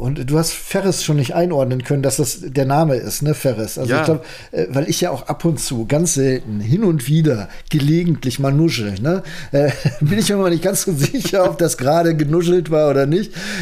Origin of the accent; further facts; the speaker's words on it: Lower Saxony / North Rhine-Westphalia border, Germany; wir haben im Grenzgebiet zwischen Niedersachsen und Nordrhein-Westfalen gelebt